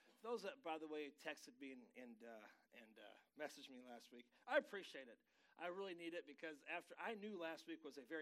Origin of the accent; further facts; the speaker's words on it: Michigan, United States; I'm from Michigan, so there's about, a foot of snow on there regularly in the winter.